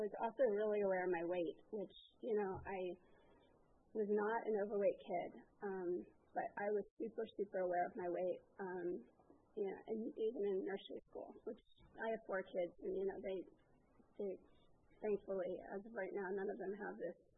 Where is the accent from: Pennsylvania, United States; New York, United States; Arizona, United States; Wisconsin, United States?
New York, United States; I grew up in New York. I have two parents that are married. I was just back there this past weekend at a wedding